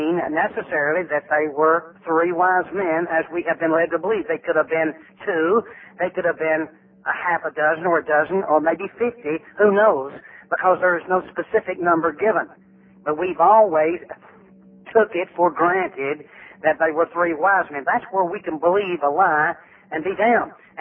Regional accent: Tennessee, United States; born there; I was born in Granger County, Tennessee.

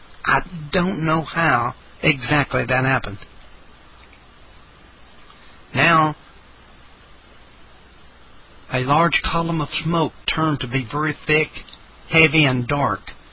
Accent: Salt Lake City, Utah, United States; I also saw north of Salt Lake City, my hometown, a giant mushroom cloud raise up over the city

